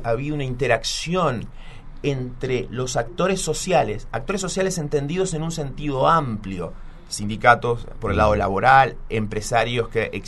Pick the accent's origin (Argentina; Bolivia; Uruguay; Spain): Uruguay; a veces que dicen que los uruguayos somos, digamos, somos argentinos mejorados.